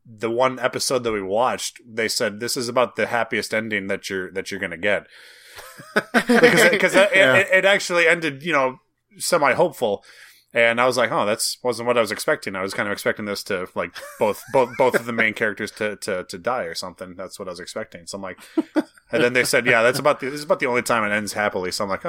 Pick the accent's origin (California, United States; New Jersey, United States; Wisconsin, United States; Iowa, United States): Wisconsin, United States; I've been to the Reds park probably more in the last 10 years than I've even been to Miller Park, which is my hometown, right? Brewers.